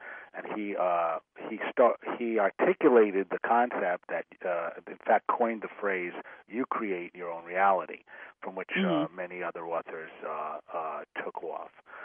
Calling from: Long Island, New York, United States; Long Island, right outside of New York City.

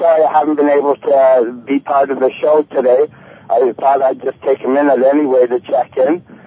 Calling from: Ottawa, Ontario, Canada; I'm calling from Ottawa.

